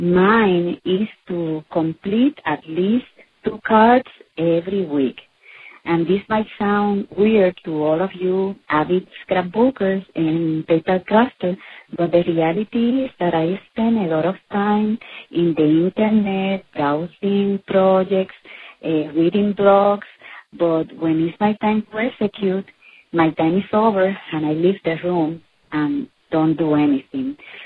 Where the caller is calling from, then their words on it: Puerto Rico; I am calling from Puerto Rico, a beautiful island in the Caribbean.